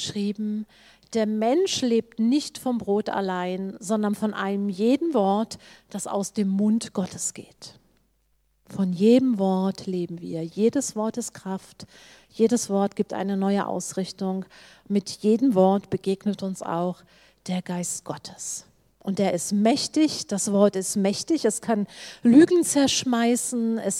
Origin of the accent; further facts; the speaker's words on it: Hannover, Lower Saxony, Germany; also ich komme aus Hannover, ich komme so aus der Gegend, nach Göttingen